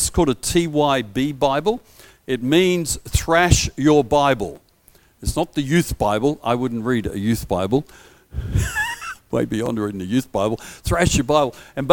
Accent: Perth, Western Australia, Australia; I was a non-Christian young guy growing up in Perth through 16, 17, 18, 19 years of age, just looking for God, looking for purpose, looking for reason

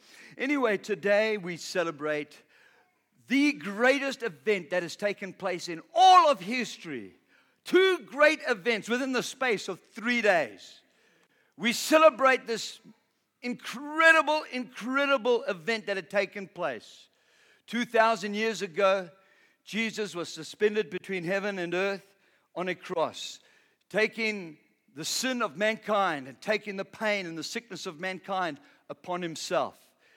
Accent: Bulawayo, Zimbabwe; Okay, I'm from Richmond. You know Richmond? On the Falls Road. I used to go to Northleigh High School.

